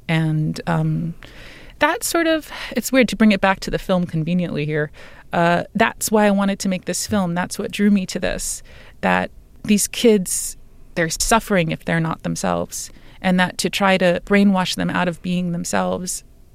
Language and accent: English; United States; I think growing up in America made me very, I don't know if self-indulgence is the right word.